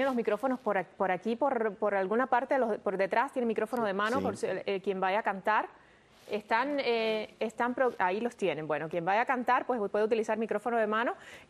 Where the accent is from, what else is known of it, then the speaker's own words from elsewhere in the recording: Colón, Matanzas, Cuba; eres de Matanzas, de Colón, de donde soy yo